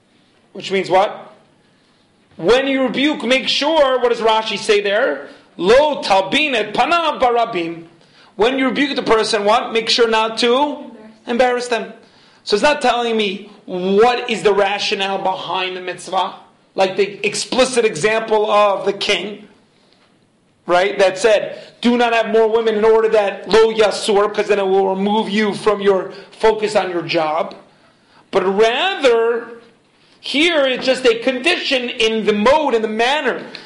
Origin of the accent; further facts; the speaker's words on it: New York, United States; born there; I was born in New York.